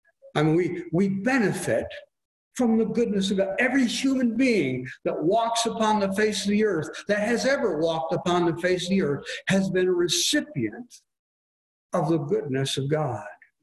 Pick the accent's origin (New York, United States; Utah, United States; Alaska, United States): New York, United States; also born or lived in Kansas; And I grew up in New York State.